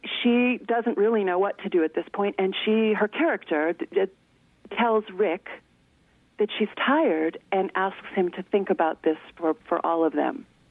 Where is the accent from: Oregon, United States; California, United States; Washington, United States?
California, United States; Los Angeles; Well, I grew up in Los Angeles.